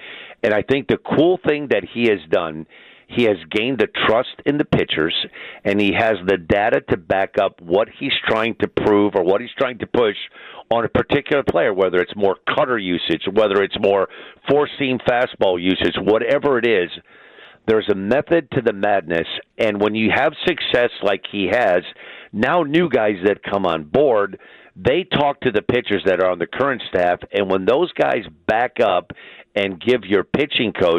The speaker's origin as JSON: {"language": "English", "town": "Gary", "region": "Indiana", "country": "United States", "tie": "born or raised there", "said": "I was born and raised in Gary, Indiana, and I graduated from Crown Point High School."}